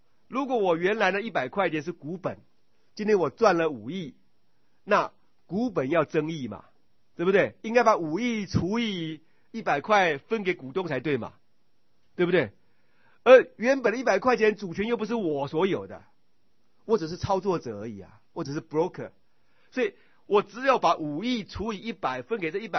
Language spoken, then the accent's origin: Chinese; Taiwan; 包括我们台湾人在内